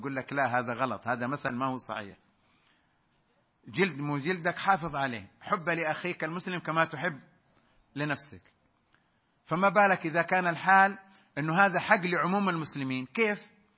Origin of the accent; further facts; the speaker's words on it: Saudi Arabia; نحن سفراء عن بلدنا السعودية